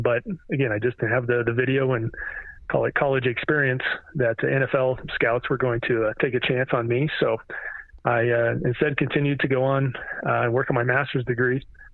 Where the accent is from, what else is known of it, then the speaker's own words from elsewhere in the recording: Shelby, Nebraska, United States; My hometown was Shelby, Nebraska, and population is around 700 people, so pretty small.